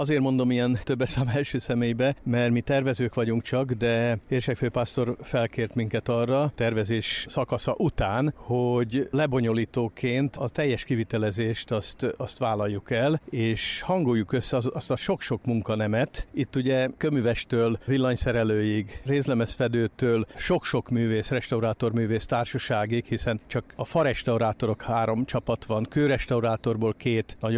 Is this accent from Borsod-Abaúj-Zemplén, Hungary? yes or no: yes; Miskolc, Borsod-Abaúj-Zemplén, Hungary; mi miskolciak vagyunk, és viszonylag közel élünk Kassához.